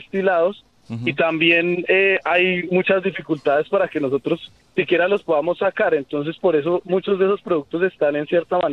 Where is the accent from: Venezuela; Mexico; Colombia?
Colombia; poder con esa cerveza hablar sobre lo que queremos como país y como colombianos